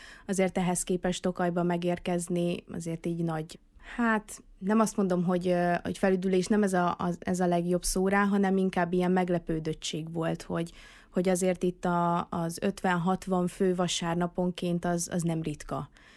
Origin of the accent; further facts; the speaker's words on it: Great Hungarian Plain, Hungary; bár alföldi gyerek vagyok, és abszolút a síkságon nőttem föl